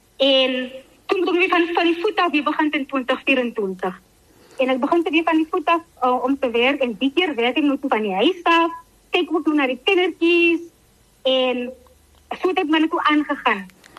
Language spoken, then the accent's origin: Afrikaans; Montagu, Western Cape, South Africa; born there; ek is gebore daar in Montague, die Klein Plaas dorpie, in die Klein Karoo.